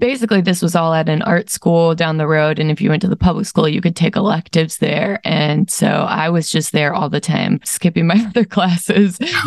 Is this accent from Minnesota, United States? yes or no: yes; Rosemount, Minnesota, United States; maybe it was because I was from Rosemont, Minnesota